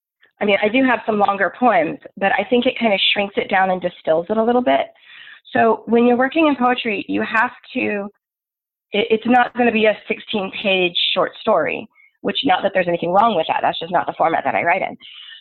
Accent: the South, United States; it had never occurred to me really growing up in the South, I don't have a lot of access to like LDS history

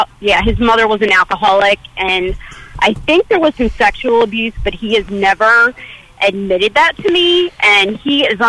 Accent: Baltimore, Maryland, United States; I'm originally from Baltimore. And when we first got married, he was in the military, so we've had to move a couple times.

